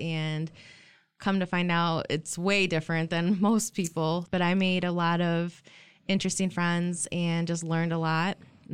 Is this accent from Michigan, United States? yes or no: yes; DeWitt, Michigan, United States; born or raised there; also born or lived in Lansing, Michigan